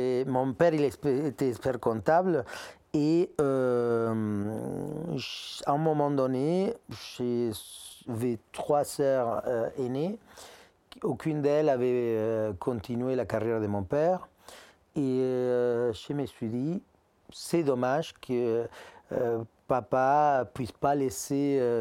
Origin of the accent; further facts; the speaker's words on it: Argentina; moved away as an adult; now in France; Sauf que je suis parti d'Argentine en pensant faire une expérience de 2, 3 ans, 4 ans maximum et retourner là-bas. Non, maintenant ça fait 24 ans, donc je suis 23 ans en Argentine, 24 ans en France.